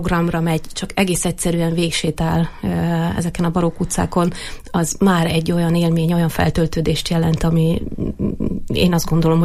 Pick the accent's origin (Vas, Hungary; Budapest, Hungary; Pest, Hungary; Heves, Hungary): Heves, Hungary; Erdőtelek; Édesapám ő erdőtelekközségnek volt a vezetője 17 évig, én onnan származom.